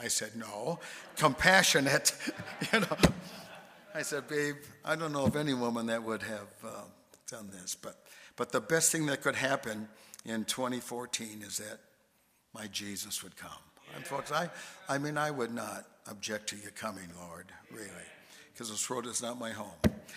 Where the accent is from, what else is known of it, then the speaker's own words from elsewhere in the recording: Duluth, Minnesota, United States; born there; I was born in Duluth, Minnesota. And I said, this is tennis weather where I come from, you know?